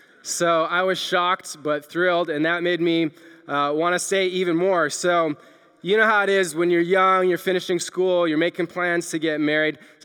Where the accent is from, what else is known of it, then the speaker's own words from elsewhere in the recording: Canada; now in United States; I'm from Canada, and several years ago, I had to apply for a work visa so that I could stay in the United States.